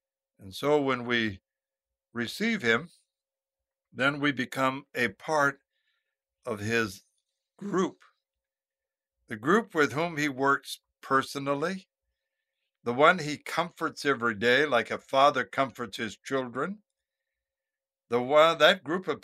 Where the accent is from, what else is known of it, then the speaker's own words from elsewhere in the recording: Maine, United States; On this Sunday, I will be in my home state of Maine.